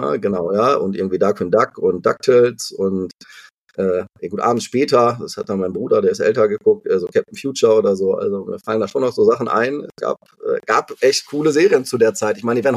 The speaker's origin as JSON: {"language": "German", "town": "Wuppertal", "region": "North Rhine-Westphalia", "country": "Germany", "tie": "born or raised there", "also_born_or_lived": "Wülfrath / Ratingen", "said": "letztlich bin ich im Bergischen Land bei Wuppertal aufgewachsen, dann im Kreise Mettmann, in so einer Kleinstadt Wülfrath, später in Rating, das kennt vielleicht noch der eine oder andere, da ist der Flughafen Düsseldorf, im Düsseldorfer Umland"}